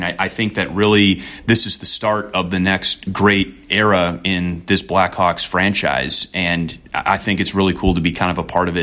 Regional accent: Wisconsin, United States; So growing up in Wisconsin, yeah, growing up a Brewers fan, growing up a Packers fan, there's some great rivalries there.

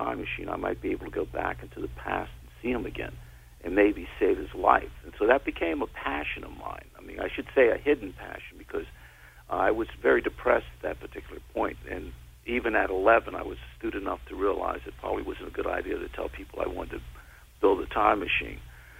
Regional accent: Bronx, New York, United States; I grew up in the Bronx, New York.

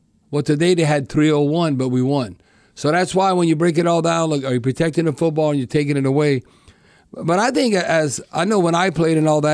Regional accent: Louisiana, United States; Well, we're from South Louisiana, or Gulf Coast, Gulf, Salt, Saints, whatever.

